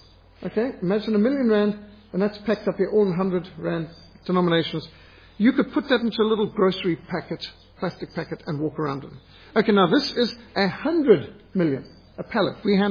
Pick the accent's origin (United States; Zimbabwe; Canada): Zimbabwe; I was brought up with ticks in Rhodesia, that's very normal.